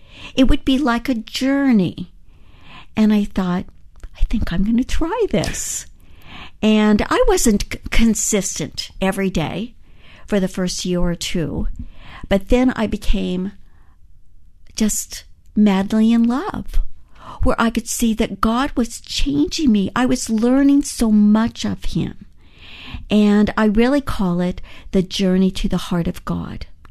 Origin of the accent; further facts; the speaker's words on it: California, United States; aired on stations as far away from my home state of California to the East Coast, up in Maine, down in Belize, in Jerusalem.